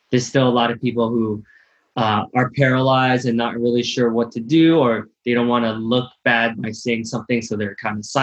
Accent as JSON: {"language": "English", "country": "United States", "said": "as someone who's gone through corporate America, you know, I'm Asian American, right?"}